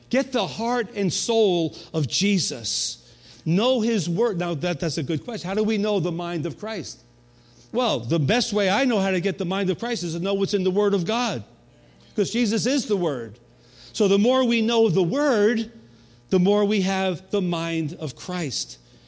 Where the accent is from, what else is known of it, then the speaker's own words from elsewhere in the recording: New York, United States; You know, I'm from New York, so I grew up with the Yankees, right?